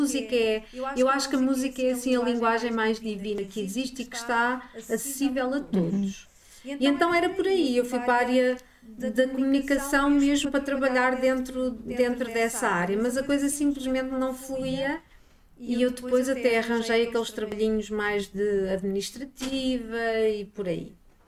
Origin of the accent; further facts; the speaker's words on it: Santarém, Portugal; born there; tenho 48 anos e nasci no Ribatejo, em Santarém, no ano de 74. Uma zona que não tinha acesso a grandes coisas, não é como nascer em Lisboa